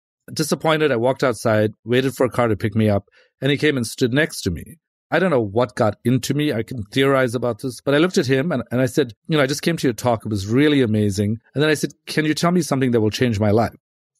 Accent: South Africa; I'm from South Africa, and I was from a pretty rough neighborhood, grew up in that neighborhood, very loving family.

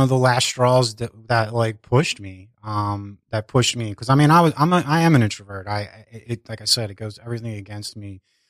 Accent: Northeast, United States; Yeah, I grew up in the Northeast and, you know, middle class family.

